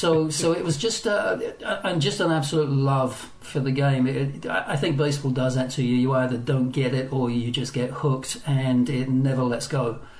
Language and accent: English; England, United Kingdom; now in Scotland; I grew up in England. I live in Scotland these days, but I grew up in England